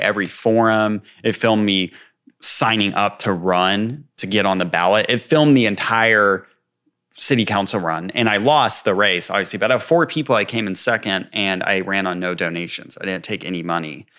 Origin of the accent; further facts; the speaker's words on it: Amarillo, Texas, United States; actually, I'm from Amarillo and I have a lot of opinions on Amarillo and how it's run and its future.